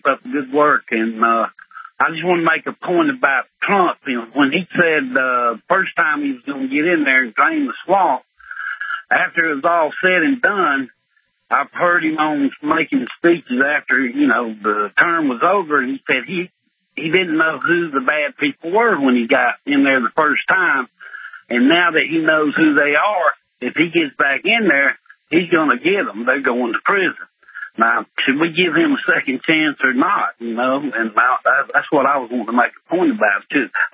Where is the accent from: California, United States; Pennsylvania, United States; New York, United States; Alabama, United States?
Alabama, United States; accent: southern; I was born and raised in Alabama, same town … was born in. My mother went to high school with him. So I'm raised from Alabama. I got this real southern voice